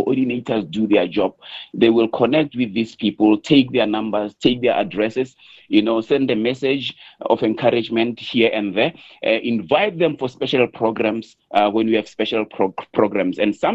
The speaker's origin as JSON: {"language": "English", "town": "Cape Town", "region": "Western Cape", "country": "South Africa", "said": "I'm from the Western Cape, from Cape Town, but now I'm visiting Pretoria, I'm visiting my friend."}